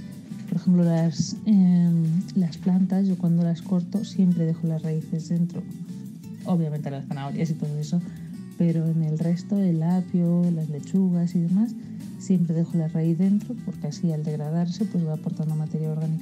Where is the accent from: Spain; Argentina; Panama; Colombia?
Spain; Madrid, Community of Madrid; de Madrid, España.